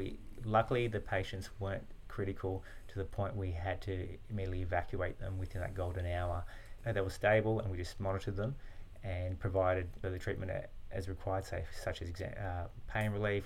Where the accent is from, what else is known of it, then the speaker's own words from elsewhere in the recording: Nowra, New South Wales, Australia; I'm a kid from Nowra, who did nursing at Wollongong